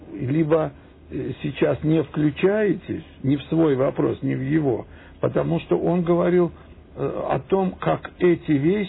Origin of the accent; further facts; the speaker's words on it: Moscow, Russia; я москвич по детству.